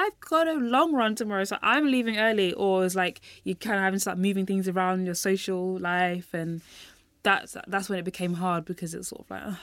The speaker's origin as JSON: {"language": "English", "region": "London", "country": "United Kingdom", "tie": "born or raised there", "said": "I was born and raised in London."}